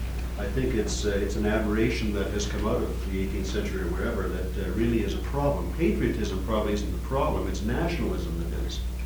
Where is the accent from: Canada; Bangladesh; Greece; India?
Canada; also born or lived in United States; I was born in Canada, raised there, spent most of my life there. I've also lived in the U.S. and enjoyed the 4.5 years that I lived here.